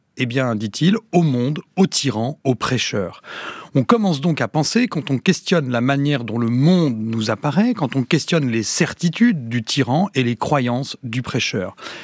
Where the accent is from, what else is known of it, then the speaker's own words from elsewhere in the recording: France; Je suis français